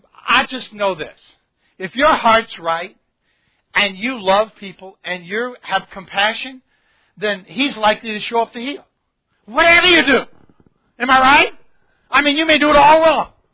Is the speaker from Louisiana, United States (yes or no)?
yes; Louisiana, United States; It's like I grew up in Louisiana, and My grandma on my mom's side was some Cajuns, you know, and from New Iberia and all that, and the voodoo and all that.